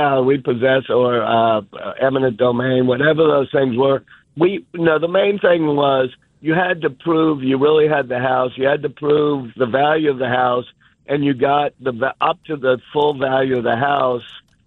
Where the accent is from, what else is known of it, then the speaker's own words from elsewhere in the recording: New Orleans, Louisiana, United States; My parents were the nicest and smartest people I've ever met. I grew up, as I say, on Napoleon Avenue.